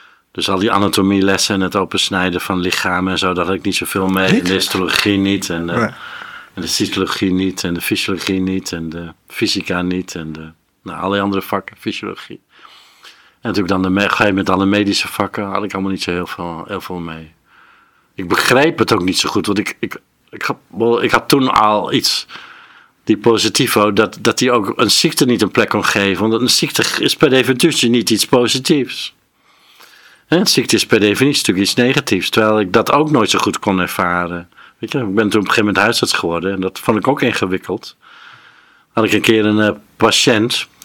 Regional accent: Emmeloord, Flevoland, Netherlands; moved away as an adult; Emmeloord.

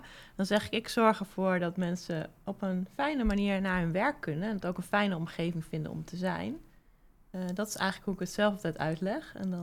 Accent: Groningen, Netherlands; born there; Ik ben zelf geboren in Groningen. Mijn ouders zijn Fries

